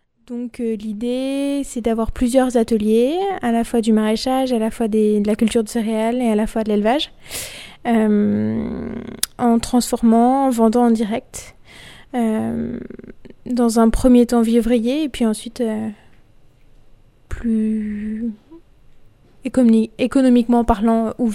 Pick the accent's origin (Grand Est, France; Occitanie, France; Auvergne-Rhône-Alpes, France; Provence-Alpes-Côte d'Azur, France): Auvergne-Rhône-Alpes, France; Je viens de la Loire et j'ai emménagé dans le Diois il n'y a pas très longtemps.